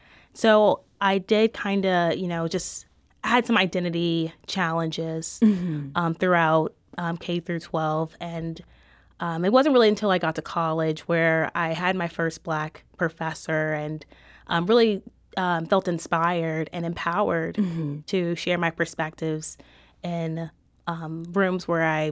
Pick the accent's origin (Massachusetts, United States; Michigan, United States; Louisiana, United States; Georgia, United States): Louisiana, United States; New Orleans; Yeah, so I am originally from New Orleans. I come from a very large family